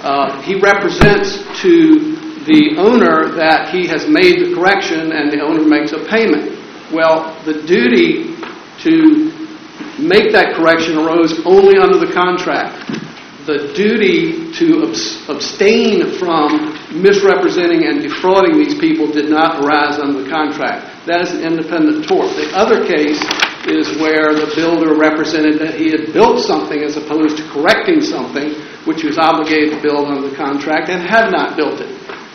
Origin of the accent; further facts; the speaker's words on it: Irvington, United States; from Irvington